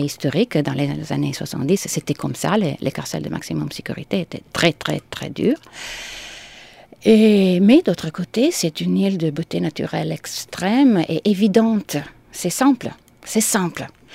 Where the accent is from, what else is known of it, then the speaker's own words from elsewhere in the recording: Rome, Lazio, Italy; French is a second language; comme je suis née à Rome, et j'ai vécu à Rome les premières 25 années de ma vie, puis j'ai voyagé, je suis allée ailleurs, et puis je suis retournée il y a presque 10 ans.